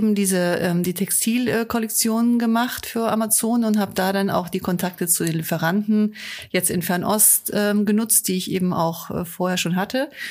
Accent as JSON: {"language": "German", "town": "Munich", "region": "Bavaria", "country": "Germany", "lives_now": "Osnabrück, Germany", "said": "Osnabrück ist meine Heimat geworden und ich fühle mich hier pudelwohl und möchte gar nicht woanders hin. Aber ich komme ursprünglich aus München, ich bin da geboren, habe da Abitur gemacht."}